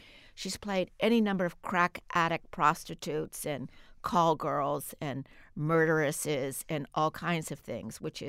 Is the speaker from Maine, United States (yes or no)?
yes; Maine, United States; born there; I was born in Maine. I got that a strong Yankee streak in me.